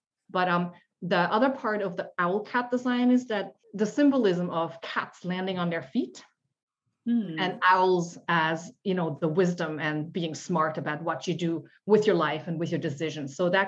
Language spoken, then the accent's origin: English; Basel, Basel-Stadt, Switzerland; first language Swiss German; English is a second language; I grew up in Switzerland in the predominantly German-speaking part. I grew up in Basel, which is right on the border with France and Germany. So Swiss German is what I grew up speaking.